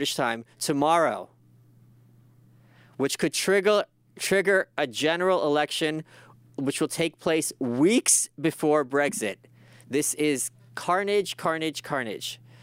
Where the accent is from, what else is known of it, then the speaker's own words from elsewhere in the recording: United States; I mean, I'm an American